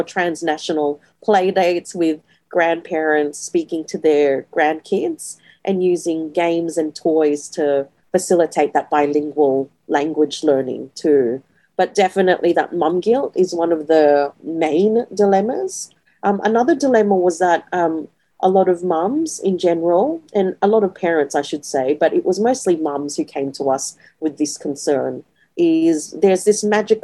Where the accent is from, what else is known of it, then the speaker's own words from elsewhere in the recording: Philippines; another Ilocano person, we get really excited because, you know, there's that initial recognition. Oh, we're both Filipino.